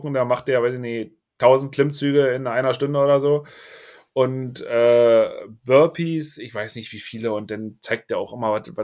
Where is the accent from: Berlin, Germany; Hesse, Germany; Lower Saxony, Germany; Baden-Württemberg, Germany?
Berlin, Germany; wir reden ja auch als Berliner